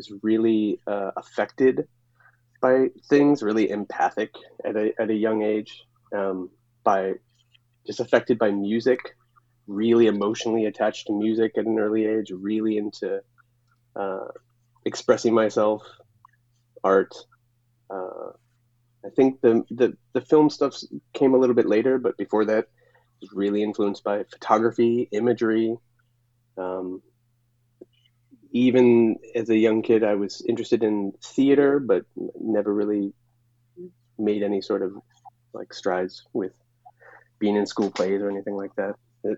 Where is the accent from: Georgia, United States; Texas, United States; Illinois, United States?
Illinois, United States; Chicago; now in Portland, United States; Well, so I was living in Portland post, you know, growing up in Chicago. I just sort of landed in Portland in 1994.